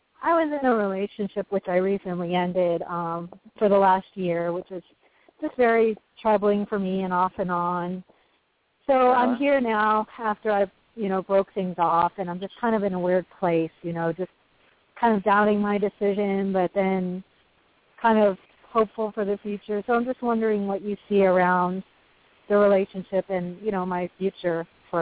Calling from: Maryland, United States; I'm calling from Maryland, and for over a year I've been...

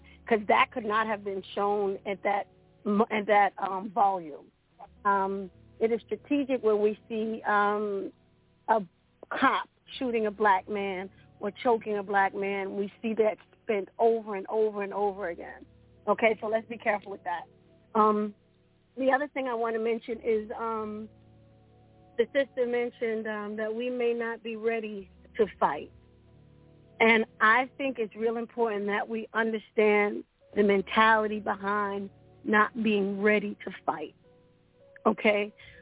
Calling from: Richmond, Virginia, United States; I'm calling actually from Richmond, Virginia.

